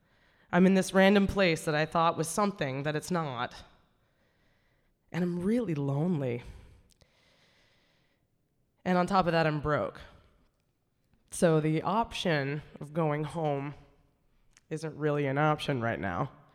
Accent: New Hampshire, United States; Like, I'm from New Hampshire. I'm from the Northeast.

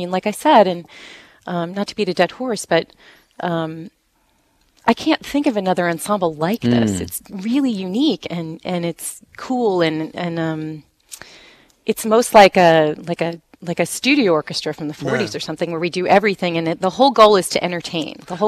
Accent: New York City, New York, United States; I'm from New York City.

